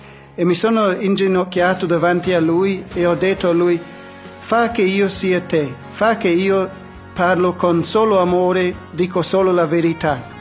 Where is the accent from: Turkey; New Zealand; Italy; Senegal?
New Zealand; Italian is a second language; also born or lived in Australia; vengo dalla Nuova Zelanda